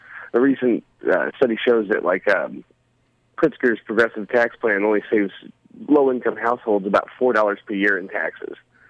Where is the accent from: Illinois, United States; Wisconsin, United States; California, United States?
Illinois, United States; Bluford; I'm from Bluford. Graduated Weber in 2005. I've been in Mount Vernon for most of my adult life ever since.